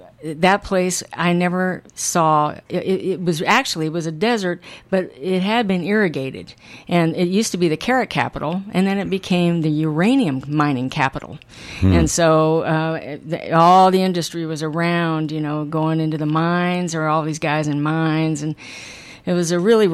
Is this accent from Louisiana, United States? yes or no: no; Denver, Colorado, United States; also born or lived in Ohio; I was adopted in Ohio, and later on went to Denver and spent a lot of my, you know, junior high, high school, and colle